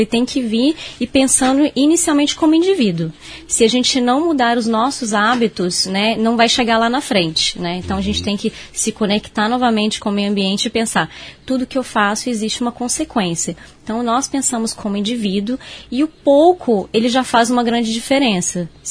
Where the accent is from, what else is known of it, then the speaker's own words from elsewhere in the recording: Brazil; O Brasil ele é referência, mas às vezes nós, como brasileiros, a gente não segue ao pé da letra as legislações, né?